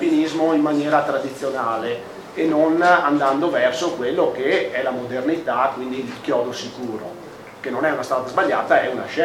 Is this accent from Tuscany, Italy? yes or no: no; Padua, Veneto, Italy; Io sono padovano e come tanti ragazzi di pianura si stanno avvicinando all'attività di guida alpina o di accompagnatore di montagna